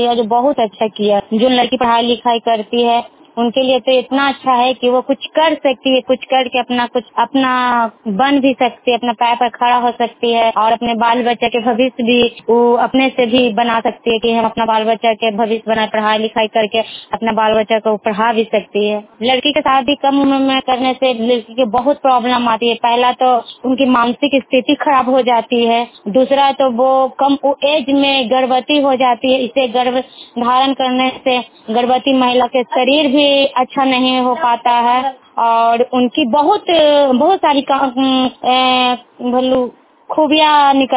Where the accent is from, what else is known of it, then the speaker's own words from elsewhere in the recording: Bihar, India; घर भरी है, मैं प्रखंड नगरनौसा प्रखंड के रहने वाली हूँ।